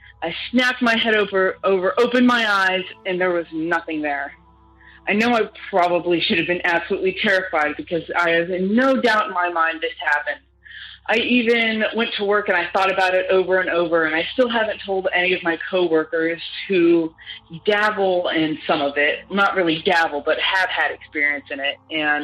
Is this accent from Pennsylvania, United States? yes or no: yes; Pennsylvania, United States; born there; I was born up in Pennsylvania.